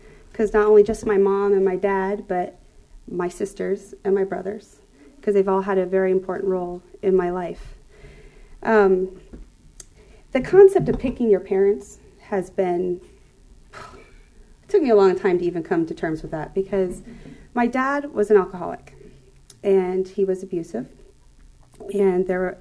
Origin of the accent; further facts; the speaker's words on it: Arizona, United States; I grew up in Arizona. Well, at least that's where I was born.